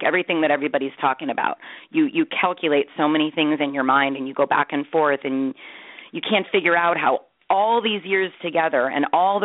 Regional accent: United States; I'm from the United States. He was from Italy.

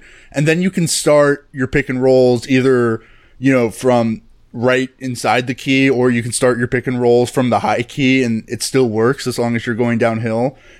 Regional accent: Dallas, Texas, United States; Hey, we grew up in Dallas. Because Dirk, right?

